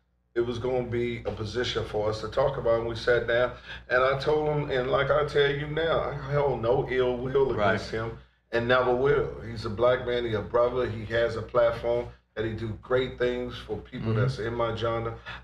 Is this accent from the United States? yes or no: yes; Washington, District of Columbia, United States; And listen, man, I'm from Southeast DC.